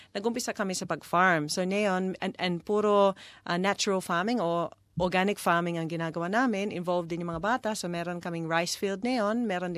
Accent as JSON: {"language": "Tagalog", "country": "Australia", "also_born_or_lived": "Philippines", "second_language": "Tagalog", "said": "Siyempre, Australian din ako, pero halos kalahati ng buhay ko ay nasa Pilipinas."}